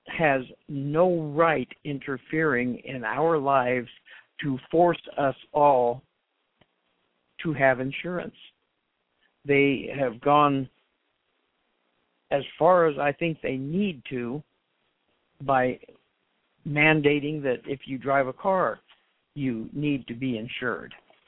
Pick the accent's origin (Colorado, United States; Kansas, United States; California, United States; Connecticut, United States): Colorado, United States; You know, I grew up in Colorado.